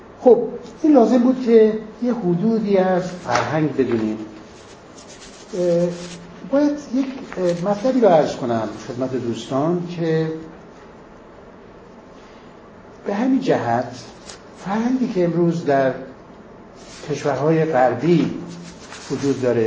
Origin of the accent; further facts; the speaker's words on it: Mashhad, Razavi Khorasan, Iran; من از شهر مشهد هستم، متولد شهر مشهد هستم و من ایرانی هستم.